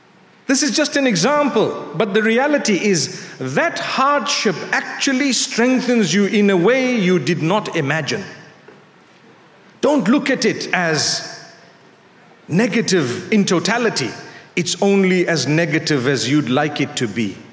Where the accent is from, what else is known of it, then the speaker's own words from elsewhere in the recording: Zimbabwe; I come from Zimbabwe.